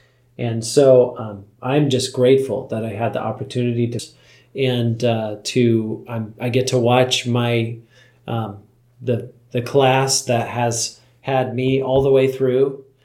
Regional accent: Issaquah, Washington, United States; go and work up in my hometown of Issaquah, Washington. It's outside of Seattle

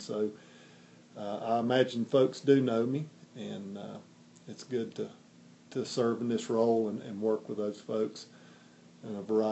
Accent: United States; Well, I am from Haywood County, proud to be a Haywood County native, and I am a product of Haywood County Schools

